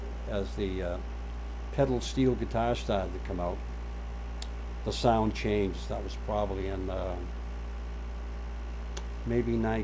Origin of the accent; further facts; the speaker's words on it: Lynn, Massachusetts, United States; Myself, I grew up in Lynn, Massachusetts, and at 16 years old, I formed my own band.